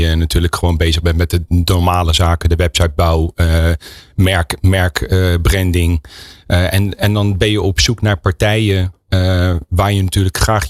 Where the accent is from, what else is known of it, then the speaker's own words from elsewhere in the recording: The Hague, South Holland, Netherlands; accent: The Hague; ik ben zelf afkomstig uit Den Haag. Dat is misschien ook wel gehoord.